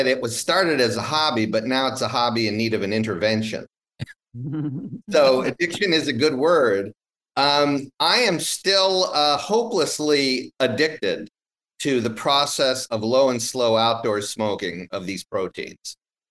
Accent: Ohio, United States; I grew up in Ohio, middle of Ohio, which now they have an awareness.

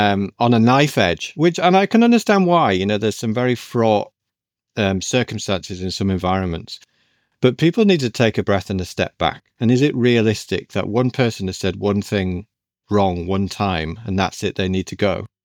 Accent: United Kingdom; As a British man, I find it very hard to take that kind of compliment.

